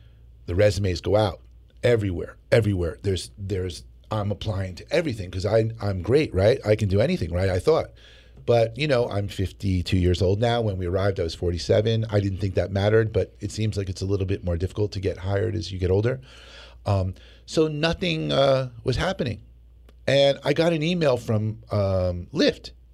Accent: Short Hills, New Jersey, United States; we lived in Short Hills, New Jersey. And, I grew up there. It was beautiful, beautiful upbringing.

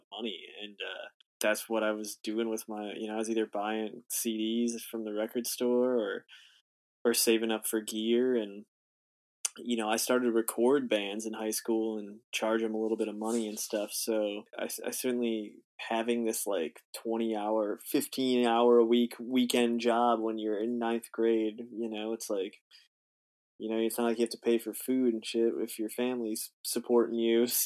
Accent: Grand Rapids, Michigan, United States; also born or lived in Kalamazoo; Yeah, I was born in Grand Rapids. I lived there for a while. I lived in Kalamazoo, Michigan for a while. So yeah, like kind of the west side of Michigan was where I grew up.

